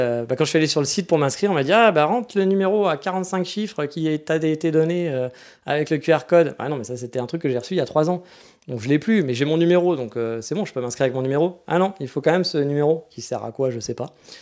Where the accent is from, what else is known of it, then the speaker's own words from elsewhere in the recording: France; now in Japan; je suis français